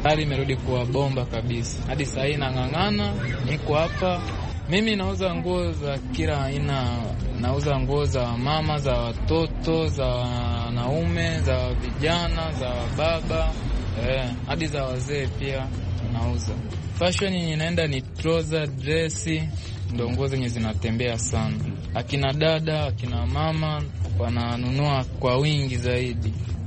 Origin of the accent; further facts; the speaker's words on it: Tanzania; now in Kenya; Mimi ni Mtanzania, niko Kenya nafanya biashara ya kuuza manguo.